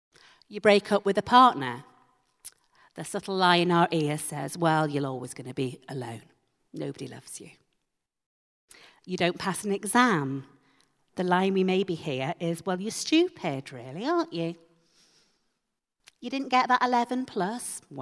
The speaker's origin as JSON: {"language": "English", "town": "Leeds", "region": "Yorkshire and the Humber", "country": "United Kingdom", "tie": "born or raised there", "said": "I went to a United Reformed Church in Leeds, my hometown, and I came to faith there."}